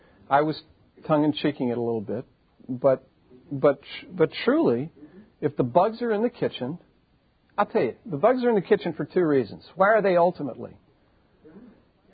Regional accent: Chicago, Illinois, United States; I grew up near Chicago. I possess knowledge of the city of Chicago.

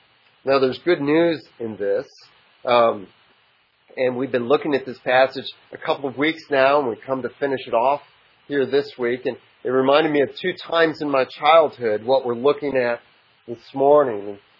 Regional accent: Rochester, New York, United States; I was growing up in Rochester, New York, and that's the opposite of Florida.

